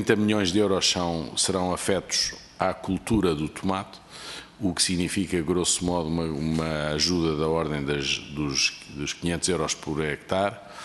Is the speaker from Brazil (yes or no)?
no; Portugal; enquanto portugueses e enquanto pessoas que nos preocupamos com o futuro deste país